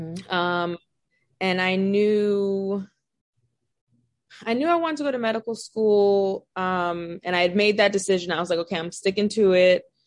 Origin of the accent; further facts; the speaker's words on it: New York, United States; So I grew up on Long Island, like the suburbs. It was, I would say, probably like 99% Black, the community that I grew up in.